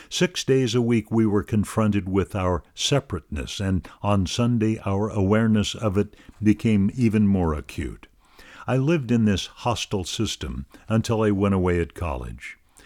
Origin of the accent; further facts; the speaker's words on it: Jackson, Mississippi, United States; I was born in Mississippi in 1952 when Jim Crow segregation was still very much alive, and became acquainted with the Lutheran Church Missouri Synod when I was 9 years old. I was baptized at the age of 10 at St. Paul Lutheran Church in Jackson, Mississippi